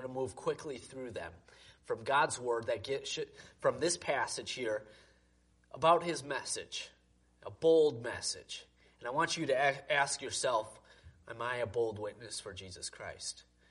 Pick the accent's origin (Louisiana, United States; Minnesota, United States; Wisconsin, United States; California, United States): Wisconsin, United States; I grew up in Wisconsin